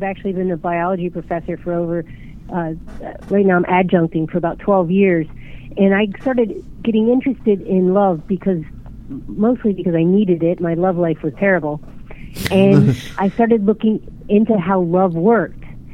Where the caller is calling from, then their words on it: Fort Lauderdale, Florida, United States; I'm calling you from Florida.